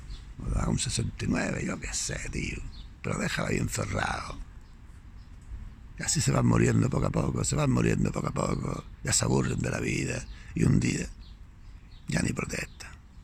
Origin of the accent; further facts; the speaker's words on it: Spain; claro, somos los españoles